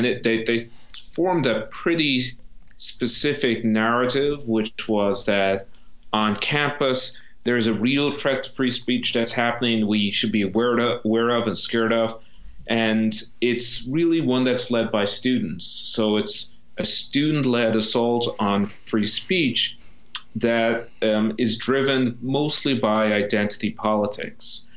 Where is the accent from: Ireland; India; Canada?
Ireland; Munster; moved away as an adult; now in United States; County Kerry, so in the rural southwest of the country. It's a beautiful part of the country if you're ever over there.